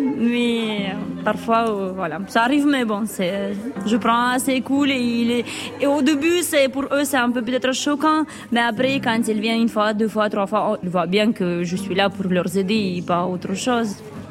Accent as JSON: {"language": "French", "country": "Russia", "tie": "born or raised there", "second_language": "French", "moved": "as an adult", "lives_now": "France", "said": "Moi, je suis russe. Je suis née en Russie. Je fais mes études en Russie."}